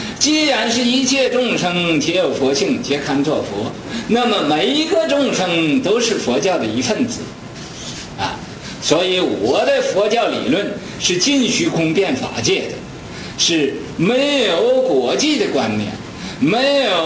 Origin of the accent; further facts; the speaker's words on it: China; 因为我也是中国人